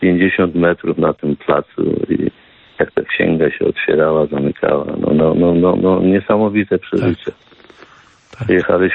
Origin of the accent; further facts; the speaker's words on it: Warsaw, Masovian Voivodeship, Poland; moved away as an adult; Musiałem w pewnym sensie uciekać z Polski, bo jestem z Warszawy